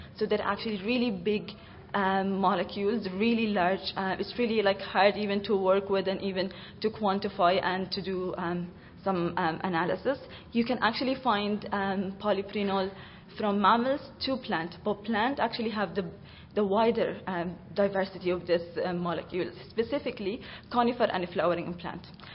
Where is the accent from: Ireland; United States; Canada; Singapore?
Ireland; Limerick, Munster; So I'm actually coming from Ireland, specifically from Limerick County